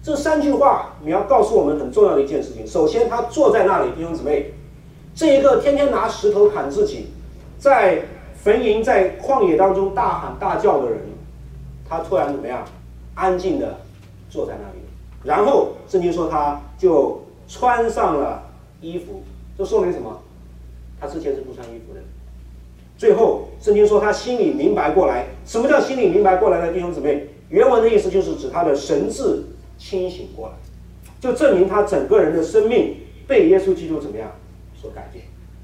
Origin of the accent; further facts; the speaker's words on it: China; 我记得我从小在农村长大，啊，我在农村长大，我是从来不敢一个人走，经过坟地的，你知道，中国农村有很多坟场